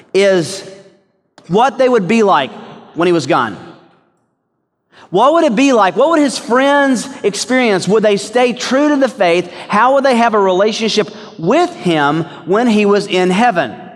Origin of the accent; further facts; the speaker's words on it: Chattanooga, Tennessee, United States; where I grew up in Chattanooga, Tennessee, we had a near full eclipse that came right over our area